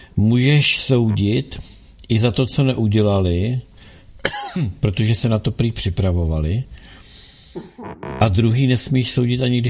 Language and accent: Czech; Karviná, Moravian-Silesian Region, Czechia; Tak my tady z Karvine, to je tady u Ostravy.